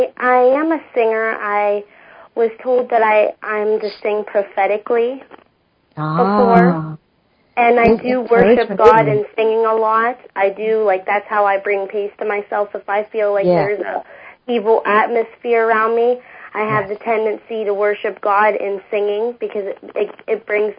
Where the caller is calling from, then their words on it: Mercer, Pennsylvania, United States; I'm calling from Mercer, Pennsylvania.